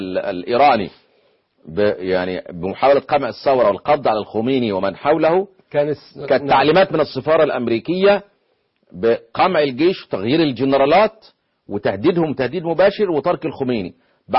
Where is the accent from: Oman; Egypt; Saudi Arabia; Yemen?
Egypt; لكن لدينا نحن كمصريين